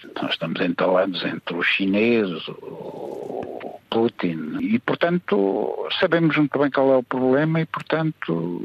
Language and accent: Portuguese; Portugal; eu como português revejo-me totalmente